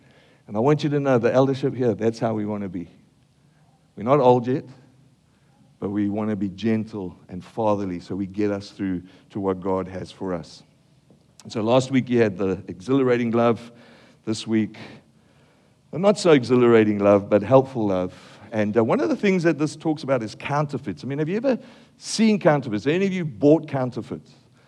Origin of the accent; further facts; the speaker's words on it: Australia; I'm from Aussie, maybe double extra large